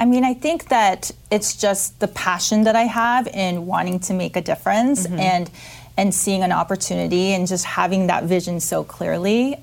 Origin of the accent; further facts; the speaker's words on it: Tokyo, Japan; if anything, I come from Japan. I'm originally from Tokyo